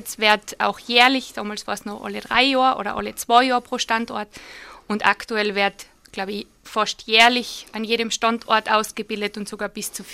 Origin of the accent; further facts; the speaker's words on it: St. Jakob in Defereggen, Tyrol, Austria; Ja, ich bin aufgewachsen in Defricken, in St. Jakob, ganz hinten. Habe meine Schulkarriere auch in St. Jakob gestartet, habe nachher dann noch die HLW in Linz besucht